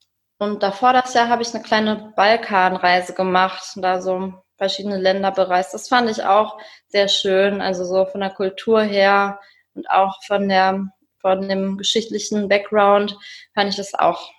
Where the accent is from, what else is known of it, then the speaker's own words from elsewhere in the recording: Cologne, North Rhine-Westphalia, Germany; ich komme aus Köln.